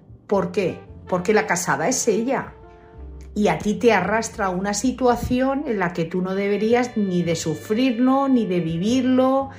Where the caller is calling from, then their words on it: Madrid, Community of Madrid, Spain; de Madrid.